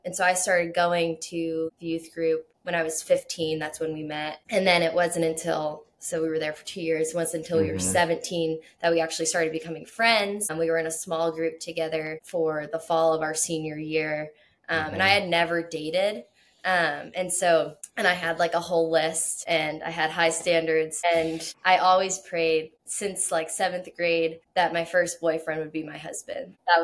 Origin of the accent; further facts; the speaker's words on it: Pelham, New Hampshire, United States; I grew up in Pelham, New Hampshire. My parents got married, bought a house, and kind of built onto that house as their family grew. And so I was in one house growing up.